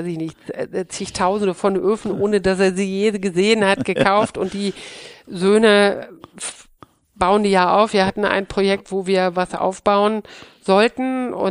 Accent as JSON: {"language": "German", "region": "North Rhine-Westphalia", "country": "Germany", "tie": "born or raised there", "said": "ich komme ja aus dem Pott und bin eigentlich am Stahlwerk groß geworden"}